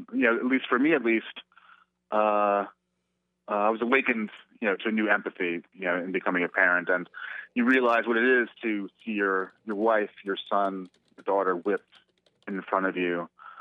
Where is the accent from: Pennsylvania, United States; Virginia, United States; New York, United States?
New York, United States; You know, I grew up in New York. There's always noise.